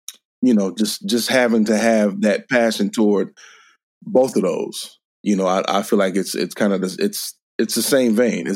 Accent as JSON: {"language": "English", "town": "Detroit", "region": "Michigan", "country": "United States", "said": "That may have been the worst I've seen, and I'm from Detroit."}